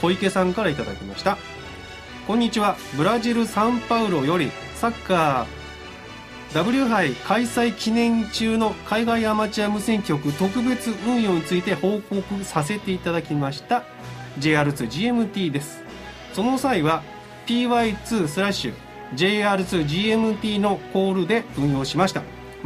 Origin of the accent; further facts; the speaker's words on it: Kokubunji, Tokyo, Japan; 国分寺市は私の故郷で、開局した思い出の地でもありますけれど